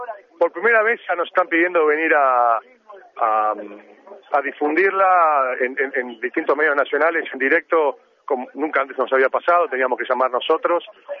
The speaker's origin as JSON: {"language": "Spanish", "country": "Argentina", "said": "Somos todos argentinos, la tradición es la tradición argentina."}